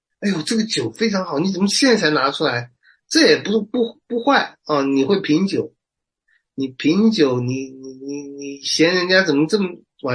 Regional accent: China; 内行看门道是我们中国人说的

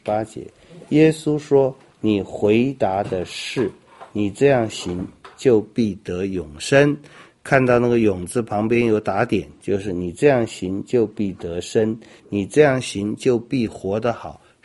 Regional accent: Taiwan; 包括我们台湾人

